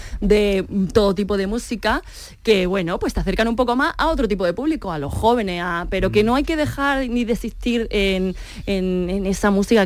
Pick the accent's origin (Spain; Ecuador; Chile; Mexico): Spain; Granada, Andalusia; mira que soy granadina